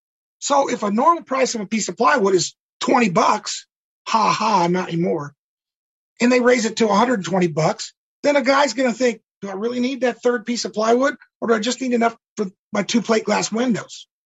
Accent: Mississippi, United States; And I'm originally from Mississippi.

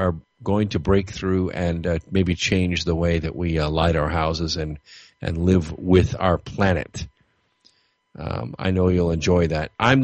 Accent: Stranraer, Scotland, United Kingdom; I'm from Stranraer, Scotland, so we're kind of cousins.

